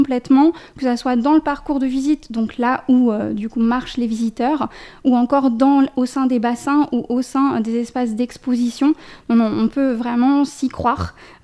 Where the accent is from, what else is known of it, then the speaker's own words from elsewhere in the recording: Belgium; je venais de loin puisque je suis belge. Je suis venue de Belgique